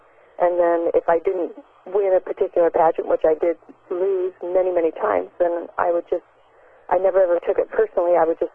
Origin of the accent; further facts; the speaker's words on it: Littleton, Colorado, United States; I was from Littleton, Colorado, where the Columbine incident happened.